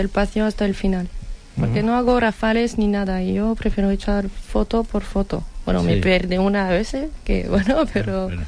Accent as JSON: {"language": "Spanish", "country": "France", "second_language": "Spanish", "said": "es un debate en Francia que, y en mi pueblo también, que hay gente que quieren, otros que no"}